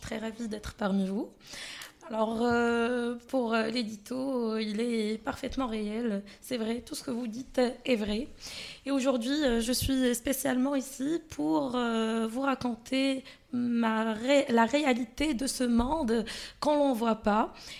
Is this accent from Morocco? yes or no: yes; Fès, Fès-Meknès, Morocco; de Fès, j'ai 24 ans